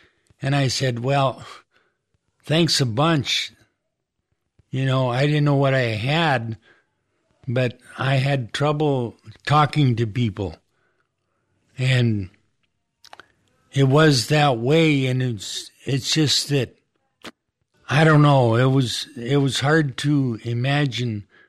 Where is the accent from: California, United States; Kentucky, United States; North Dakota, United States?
North Dakota, United States; Kenmore; I was born in Kenmore, North Dakota. It's a small community northwest of Minot, about 50 miles. I grew up on a farm and we had milk cows.